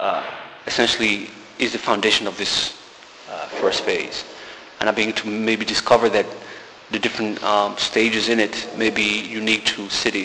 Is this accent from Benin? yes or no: yes; Benin; now in London, United Kingdom; I am born and raised in Benin, yes.